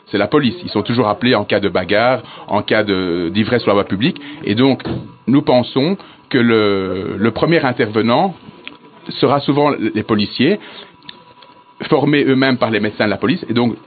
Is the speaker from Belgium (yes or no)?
yes; Belgium; Donc, comment est-ce que la médecine de catastrophe a débuté chez nous en Belgique?